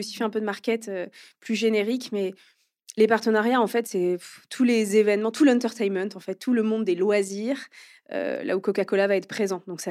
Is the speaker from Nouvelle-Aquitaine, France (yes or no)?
no; Normandy, France; j'ai 35 ans. J'ai grandi majoritairement en Normandie.